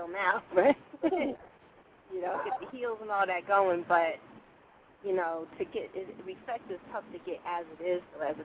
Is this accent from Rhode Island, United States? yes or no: yes; Rhode Island, United States; So growing up in Rhode Island, that's the only thing I think that really was kind of hindrance, but at the same time, being in a small place like